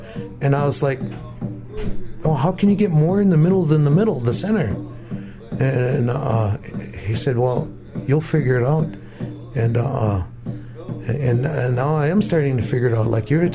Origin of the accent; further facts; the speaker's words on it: Minneapolis, Minnesota, United States; I remember when I grew up in Minneapolis, and I was at going to church school, Ascension.